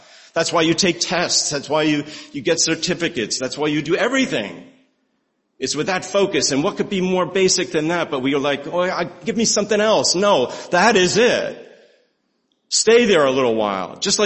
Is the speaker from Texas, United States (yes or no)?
no; New Jersey, United States; I can tell you because I grew up in New Jersey